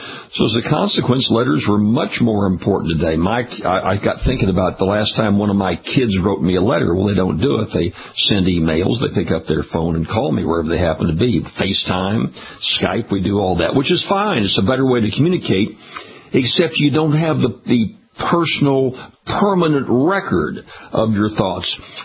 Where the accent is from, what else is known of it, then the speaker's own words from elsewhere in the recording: St. Louis, Missouri, United States; also born or lived in Kansas City, Missouri; I was born in Kansas City, Missouri, went to high school in St. Louis, Missouri, ran track meets up at the University of Missouri, almost went to the University of Missouri.